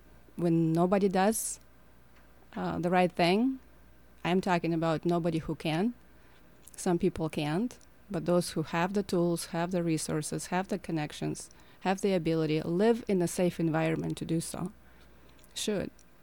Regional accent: Ukraine; on this side, being Ukrainian. Now I'm speaking from the Ukrainian perspective.

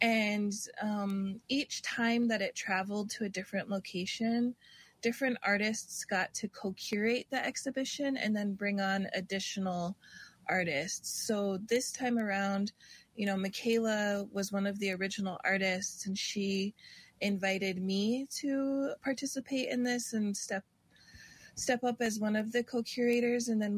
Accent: Minnesota, United States; also born or lived in Pine Ridge, South Dakota; I'm an enrolled member of the Oglala Lakota tribe. I'm originally from Pine Ridge, South Dakota, and I grew up a majority of my life here in Minnesota.

